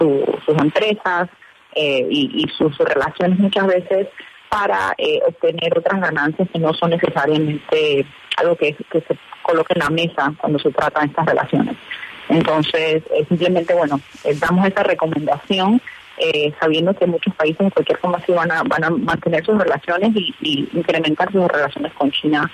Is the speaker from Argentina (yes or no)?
no; Panama; also born or lived in Russia; Yo soy nacida en Rusia, en la época que era Unión Soviética, y criada en Panamá.